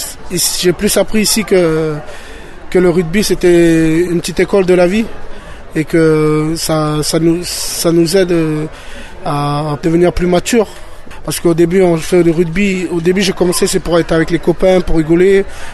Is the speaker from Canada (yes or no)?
no; France; Et ils savent pas qu'on est français.